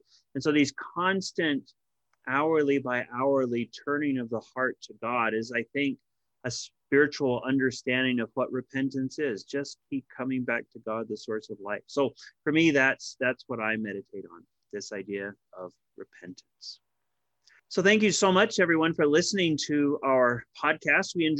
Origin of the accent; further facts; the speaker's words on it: Texas, United States; growing up in Texas, I heard it only in a negative way.